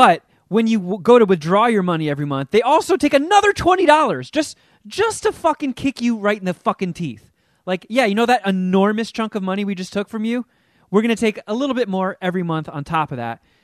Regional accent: Canada; Oh! Sorry, guys. I'm Canadian.

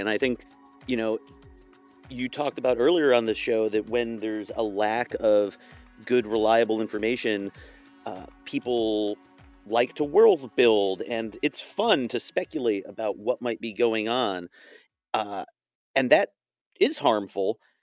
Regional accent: United States; as an American, it's not something that really resonates with me.

